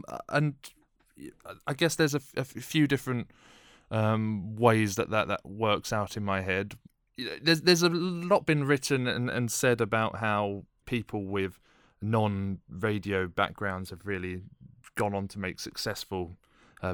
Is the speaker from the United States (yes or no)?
no; London, United Kingdom; I grew up in London.